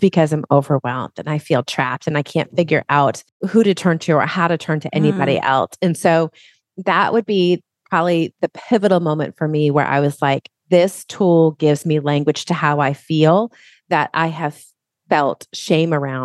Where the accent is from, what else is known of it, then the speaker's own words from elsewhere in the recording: Massachusetts, United States; Massachusetts.